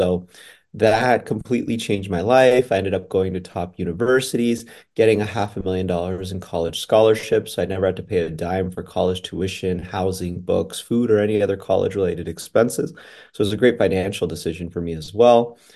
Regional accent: Las Vegas, Nevada, United States; I grew up in Las Vegas, Nevada, where there's not a lot of people who are born and raised there. But I was raised actually in my parents' budget motel.

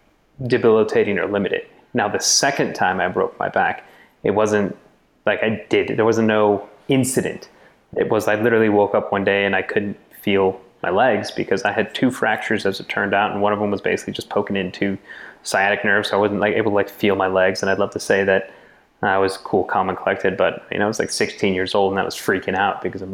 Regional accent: Chicago, Illinois, United States; I grew up in Chicago, for all the Chicago sports teams.

